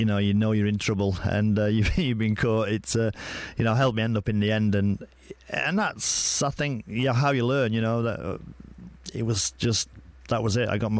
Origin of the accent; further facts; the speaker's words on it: Morecambe, North West England, United Kingdom; I was brought up properly in Morecambe and, you know, I loved it, you know. There was Heysham as well, not too far away, Lancaster, you know.